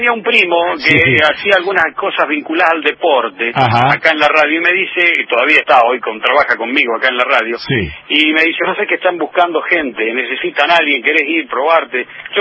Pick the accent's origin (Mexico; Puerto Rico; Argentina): Argentina; San Rafael, Mendoza; born there; Soy nacido en San Rafael, entonces amo este lugar